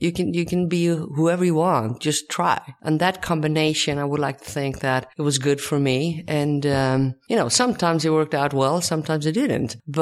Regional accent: Sweden; moved away as an adult; I come from Sweden.

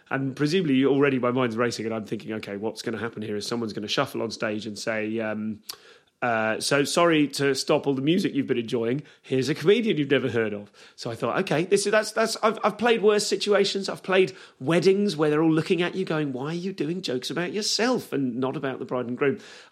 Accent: Leamington Spa, West Midlands, United Kingdom; because I grew up in Leamington Spa, which is a little town in the West Midlands.

